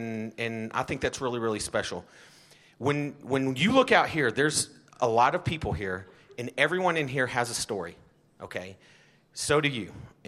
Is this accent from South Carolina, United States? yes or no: no; Texas, United States; guy from West Texas?